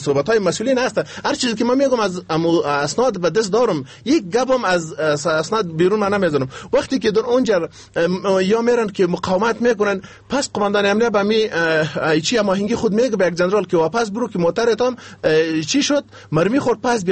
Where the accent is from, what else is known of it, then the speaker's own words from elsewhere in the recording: Afghanistan; ما از ما یک افغان هستیم